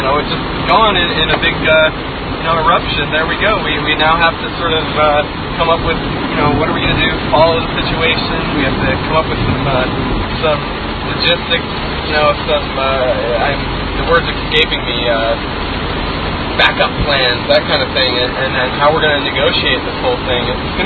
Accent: Northwest, United States; And I'm from the Northwest. We have a lot of mountains.

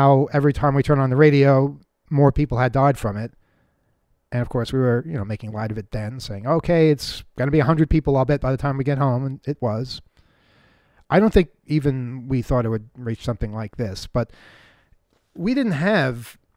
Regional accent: New York, United States; I'm sorry. I'm from New York. No cab is that fast.

